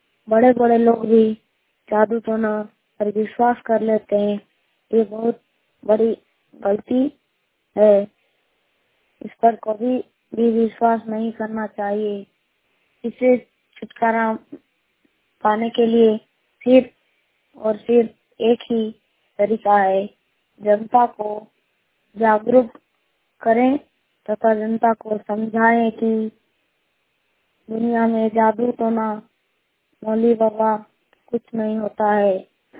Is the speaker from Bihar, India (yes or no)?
no; Durgapur, Jharkhand, India; झारखंड के दुर्गापुर पंचायत का रहने वाला हूँ।